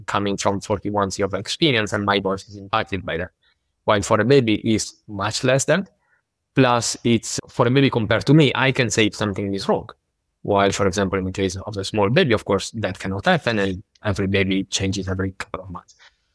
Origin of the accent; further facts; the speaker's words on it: Italy; English is a second language; moved away as an adult; now in Basel, Switzerland; No, I'm originally Italian, moved to Basel around 10 years ago.